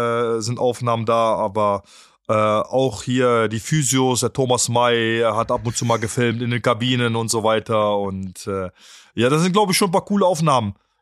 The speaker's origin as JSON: {"language": "German", "country": "Germany", "tie": "born or raised there", "also_born_or_lived": "Poland", "said": "Ich bin in Deutschland groß geworden, ist vielleicht zu viel gesagt. Ich bin ja in Polen, habe ich die ersten Schritte gemacht"}